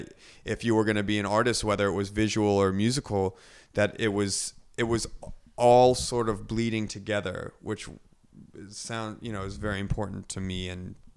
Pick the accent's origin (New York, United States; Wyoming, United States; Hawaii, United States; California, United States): California, United States; Los Angeles; We came from Los Angeles, you know, that's our home.